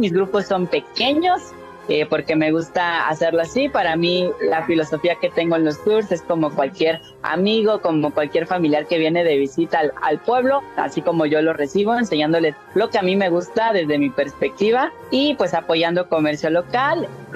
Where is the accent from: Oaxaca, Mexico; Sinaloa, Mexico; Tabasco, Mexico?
Oaxaca, Mexico; yo soy de la Mixteca. Hay un platillo que se elabora que se llama chile ajo. Es un molito a base de chile costeño y se lleva carne de puerco. Cuando yo me mudé aquí a la ciudad de Oaxaca